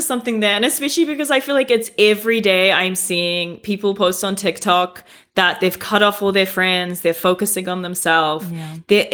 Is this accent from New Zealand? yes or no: yes; New Zealand; I'm from New Zealand, so I call my mom and I FaceTime my family.